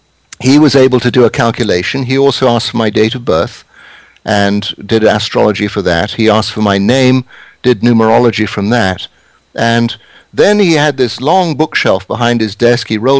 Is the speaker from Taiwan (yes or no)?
no; England, United Kingdom; now in United States; You can tell from my accent, I didn't grow up in America, though I've spent a major part of my life here. I grew up in England and grew up on a farm.